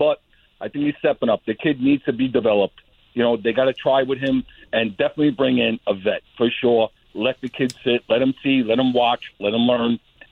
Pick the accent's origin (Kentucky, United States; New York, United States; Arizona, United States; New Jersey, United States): New York, United States; Brooklyn; I'm from Brooklyn, guys. I'm from Brooklyn.